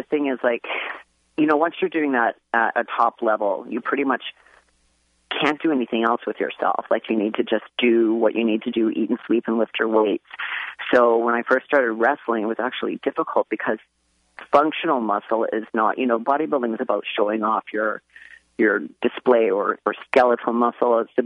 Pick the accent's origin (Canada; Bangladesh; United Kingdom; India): Canada; now in United States; I'm actually Canadian.